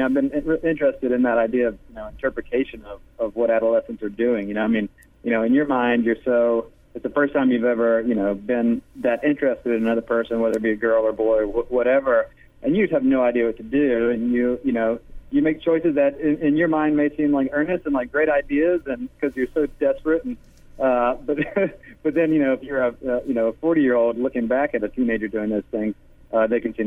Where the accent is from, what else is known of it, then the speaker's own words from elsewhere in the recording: Baton Rouge, Louisiana, United States; I'm from Baton Rouge, so from the very get-go when I first started it, you know, I felt like it was a place I was very familiar with.